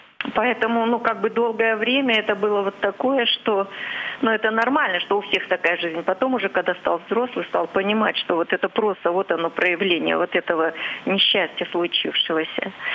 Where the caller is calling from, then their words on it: Saint Petersburg, Russia; Я звоню из Санкт-Петербурга.